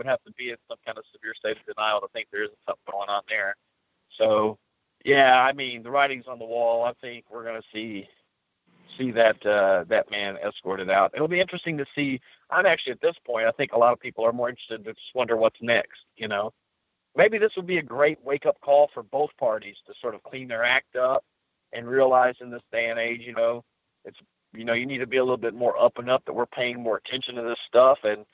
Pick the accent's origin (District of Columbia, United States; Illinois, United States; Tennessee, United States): Tennessee, United States; Corker from my home state here in Tennessee